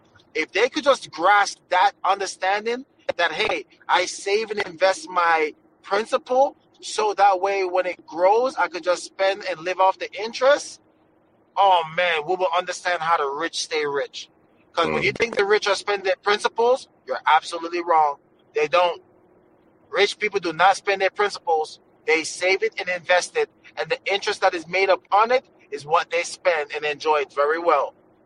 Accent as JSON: {"language": "English", "country": "Bhutan", "tie": "born or raised there", "said": "because I had the privilege to be around a very wealthy family growing up in Bhutan."}